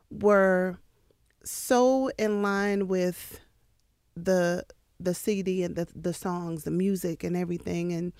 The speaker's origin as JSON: {"language": "English", "town": "Hartford", "region": "Connecticut", "country": "United States", "tie": "born or raised there", "lives_now": "Las Vegas, United States", "said": "Born and raised in Hartford. I went to college in Florida. I went to Bethune-Cookman and Daytona Beach. And currently I'm in Las Vegas."}